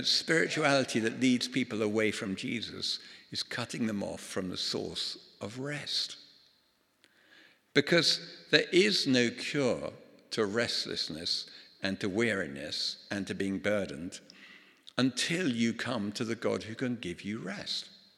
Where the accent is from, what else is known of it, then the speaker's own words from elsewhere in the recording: London, United Kingdom; Folks, I grew up in London. I know absolutely nothing about farming